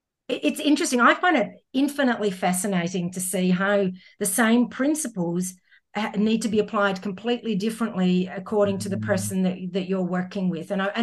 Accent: Scotland, United Kingdom; with an O because I am Scottish.

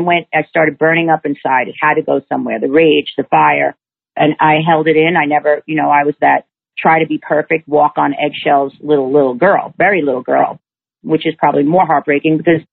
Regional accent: New York, United States; For me, I grew up in New York.

